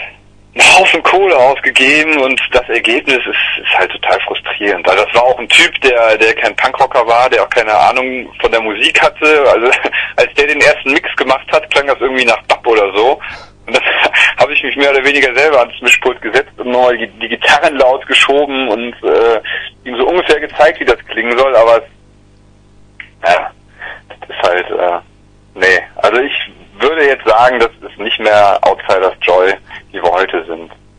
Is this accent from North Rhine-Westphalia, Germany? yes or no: yes; Cologne, North Rhine-Westphalia, Germany; wir kommen hier aus Köln, 18 Kilometer in die Schweiz angereist.